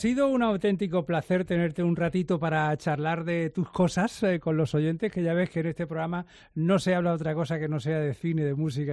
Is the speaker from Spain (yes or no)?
yes; Málaga, Andalusia, Spain; siempre se dice, no, pero es que yo soy de Málaga.